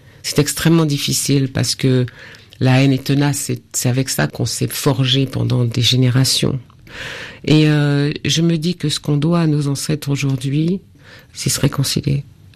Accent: Martinique; je suis de la Martinique

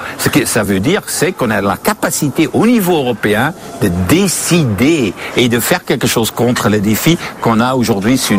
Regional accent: Belgium; Moi je connais ça, hein, je suis belge, hein, donc je connais aussi une minorité en Flandre

